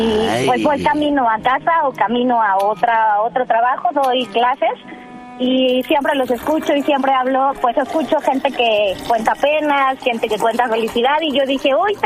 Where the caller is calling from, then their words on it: Mexico City, Mexico; De la Ciudad de México.